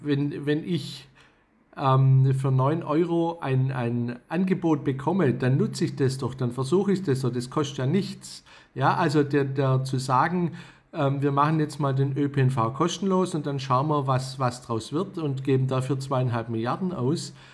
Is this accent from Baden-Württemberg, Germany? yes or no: yes; Baden-Württemberg, Germany; ich komme aus Baden-Württemberg, da gibt es ein Baden-Württemberg-Ticket schon seither.